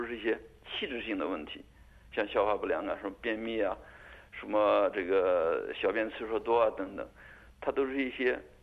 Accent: China; 我们中国人

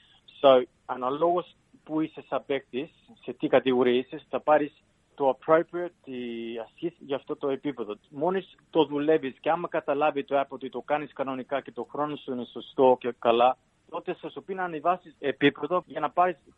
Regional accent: Katherine, Northern Territory, Australia; Είμαι από το Down, από το Northern Territory. Μεγάλωσα στο Catherine, ένα μικρό χωριό

